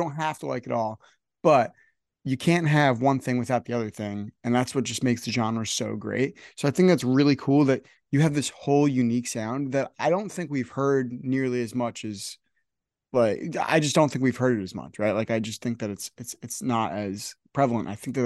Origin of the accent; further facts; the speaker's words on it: New Jersey, United States; I'm from New Jersey and like, I know a bunch of people that live there now.